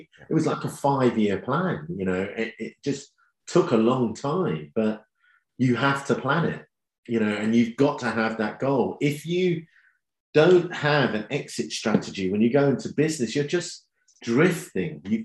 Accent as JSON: {"language": "English", "town": "Charlton", "region": "London", "country": "United Kingdom", "tie": "born or raised there", "also_born_or_lived": "Malaysia", "said": "When I came back from Malaysia, we had a fantastic life, you know, we lived in a big house. And then my mum brought us back as a single parent, and we lived in a council flat in Charlton, you know."}